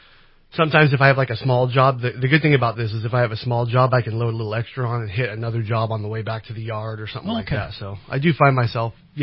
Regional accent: Cottonwood, California, United States; I've lived in Cottonwood my whole life. I was born here in Reading. I went to school at West Valley.

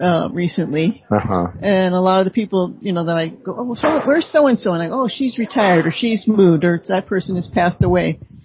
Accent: Palo Alto, California, United States; also born or lived in Chico; now in Weaverville, United States; I'm originally from Palo Alto down in the Bay Area.

